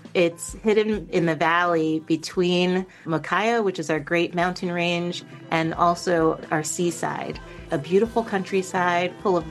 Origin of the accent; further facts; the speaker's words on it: United States; born there; I'm American born, and so English is also a language